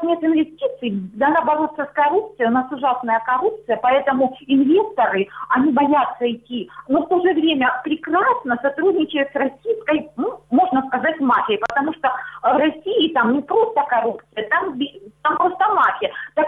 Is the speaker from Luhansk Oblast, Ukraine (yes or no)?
yes; Luhansk Oblast, Ukraine; А, я с Луганщины.